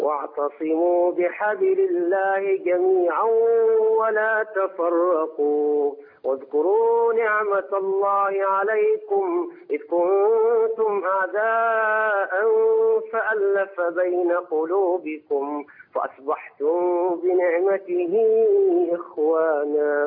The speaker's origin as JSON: {"language": "Arabic", "region": "Upper Egypt", "country": "Egypt", "said": "احنا عندنا في الصعيد هنا"}